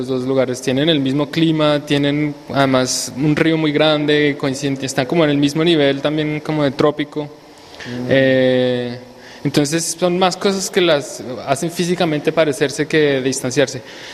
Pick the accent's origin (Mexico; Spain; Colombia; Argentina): Colombia; Y una de estas resulta ser en Colombia, que es de donde yo vengo, y coincide con una ciudad en Indonesia.